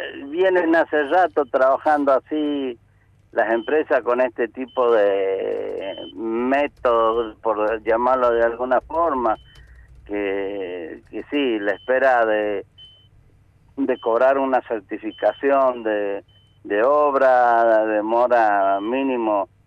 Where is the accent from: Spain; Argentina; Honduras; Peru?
Argentina; yo creo que como argentino